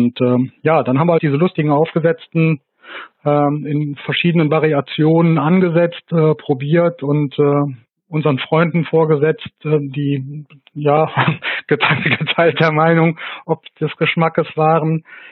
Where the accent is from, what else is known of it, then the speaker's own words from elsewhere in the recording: Hangela, Germany; dass hier in Hangela, wo ich herkomme, früher Möhren angebaut worden sind